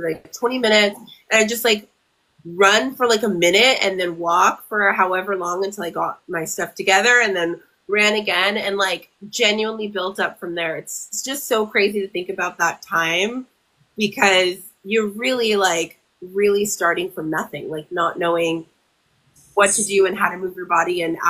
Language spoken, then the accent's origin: English; Sacramento, California, United States; Born and raised in Sacramento.